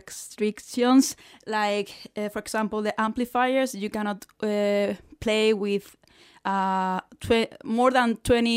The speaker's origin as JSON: {"language": "English", "town": "Murcia", "region": "Region of Murcia", "country": "Spain", "tie": "born or raised there", "said": "Yeah, I'm from the south of Spain. My hometown is Murcia."}